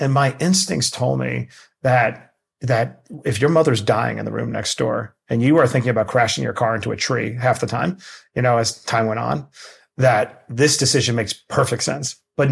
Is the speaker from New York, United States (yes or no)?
yes; Queens, New York, United States; I grew up in Queens, New York, very poor, living on government cheese